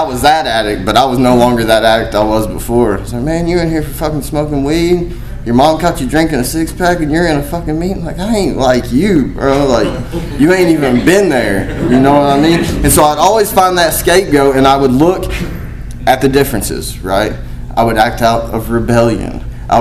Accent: Tennessee, United States; I'm from East Tennessee.

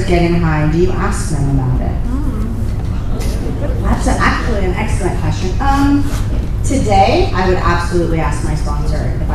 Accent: California, United States; I'm an addict. And I am here visiting from California.

